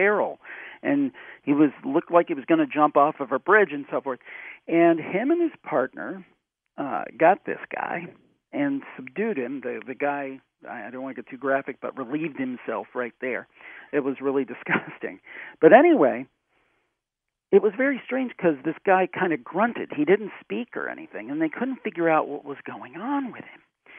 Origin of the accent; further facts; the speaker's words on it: Cleveland, Ohio, United States; That's my hometown, Cleveland.